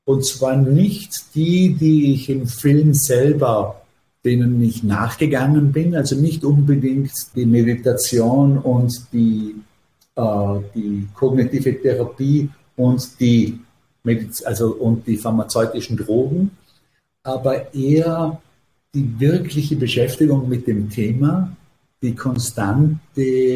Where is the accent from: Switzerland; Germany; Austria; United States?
Austria